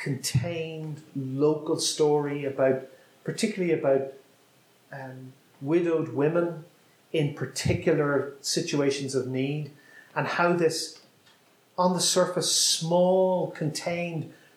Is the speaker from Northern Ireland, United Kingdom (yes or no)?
yes; Bangor, Northern Ireland, United Kingdom; These are songs I love, but they're also songs by an artist from my hometown, which those of you, some of you were in the storytelling session just before this, is the town of Bangor in County Down